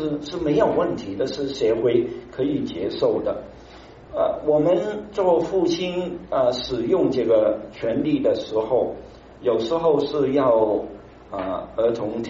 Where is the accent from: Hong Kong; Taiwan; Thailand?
Hong Kong; 因为我是香港来的，所以我很注意香港的新闻